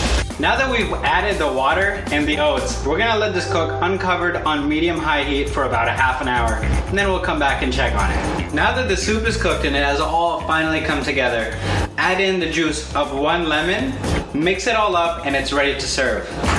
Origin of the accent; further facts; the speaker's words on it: Saudi Arabia; I grew up in Saudi Arabia, and every day for iftar we would have shorba.